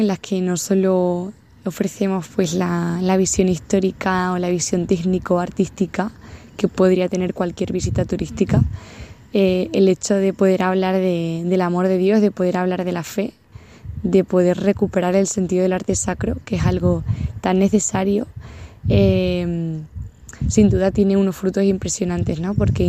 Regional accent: Badajoz, Extremadura, Spain; bueno, soy de Badajoz, tengo 19 años.

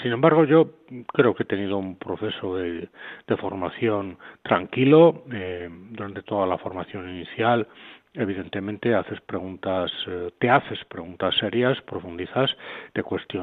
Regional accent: Aranda de Duero, Castile and León, Spain; also born or lived in Segovia; yo, como has dicho muy bien, nací en Segovia, pero el momento en el que yo conozco a los claretianos no es Segovia, sino Aranda de Duero, donde mis padres, por razones de trabajo, pues se emigraron, se trasladaron

